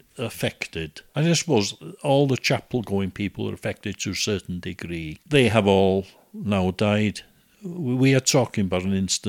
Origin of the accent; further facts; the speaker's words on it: Bangor, Wales, United Kingdom; And I was brought up in Bangor